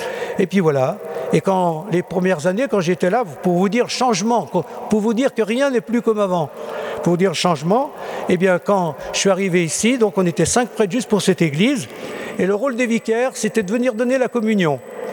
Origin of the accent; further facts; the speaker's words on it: Clarafond, Auvergne-Rhône-Alpes, France; Moi, je suis originaire de Clarafond, d'un village qui est à 5 km d'ici.